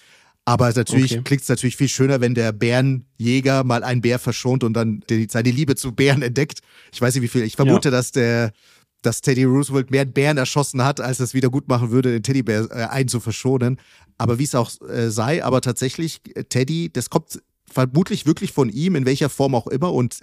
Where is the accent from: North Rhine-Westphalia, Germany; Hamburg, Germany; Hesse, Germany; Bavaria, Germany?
Bavaria, Germany; Fürth; Ich bin auch Großteil in Fürth auch aufgewachsen.